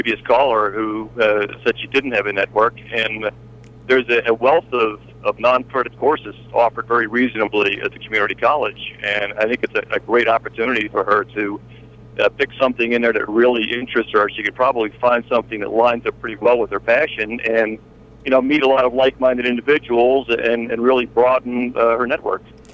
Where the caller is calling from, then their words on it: Bethlehem, Pennsylvania, United States; I'm from Bethlehem.